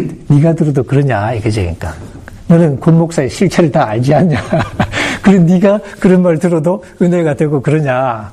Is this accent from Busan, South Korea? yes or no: yes; Busan, South Korea; 저 부산에서 자랐거든요.